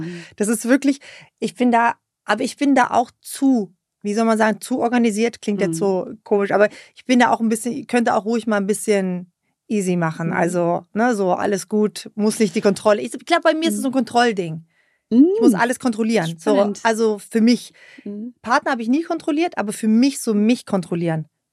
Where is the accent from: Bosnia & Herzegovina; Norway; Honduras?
Norway; Oslo; also born or lived in Taiwan / England; now in Germany; Mama ist Norwegerin, Papa ist Deutscher, aber wir sind, genau, aber wir sind in Norwegen aufgewachsen.